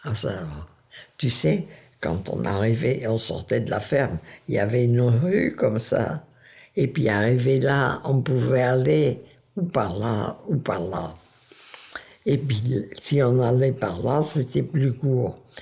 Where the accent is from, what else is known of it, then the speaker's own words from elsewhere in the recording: Dottignies, Wallonia, Belgium; born there; Je suis née à Dottigny, en Belgique, en 1924. 97 cette année.